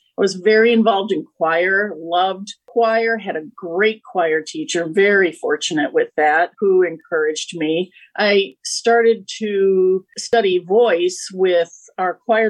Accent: Hammond, Indiana, United States; I grew up in Hammond, Indiana, attended Ala Harding Elementary, and graduated from Hammond Morton High School

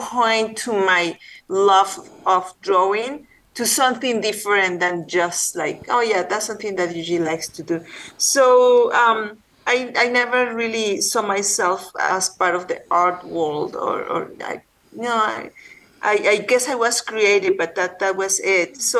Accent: Mexico; moved away as an adult; Well, I was born in Mexico, and I lived in Mexico until I was 25 years old.

